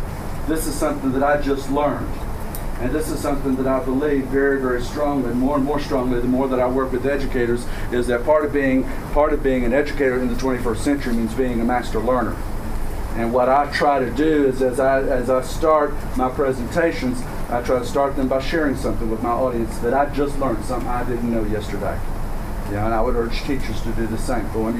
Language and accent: English; New Zealand; I'm from New Zealand. That's why I sound like this.